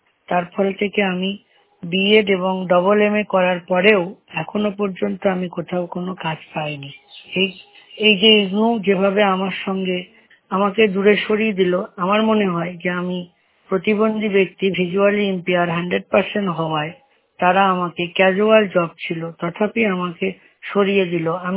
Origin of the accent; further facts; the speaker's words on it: West Bengal, India; আমি Indira Gandhi national open ইউনিভার্সিটিতে কাজ করতাম, বিকাশ ভবন, ওয়েস্ট বেঙ্গল। আমার বাড়ি দক্ষিণ চব্বিশ পরগনা।